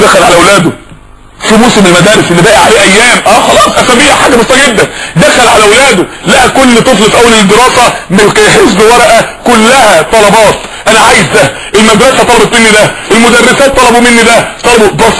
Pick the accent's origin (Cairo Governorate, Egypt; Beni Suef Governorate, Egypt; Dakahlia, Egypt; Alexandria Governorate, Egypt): Dakahlia, Egypt; Mansoura; عندنا في المنصوره